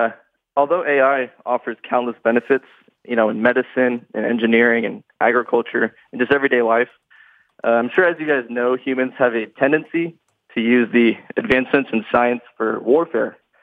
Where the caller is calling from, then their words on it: Dallas, Texas, United States; I'm from Dallas, Texas.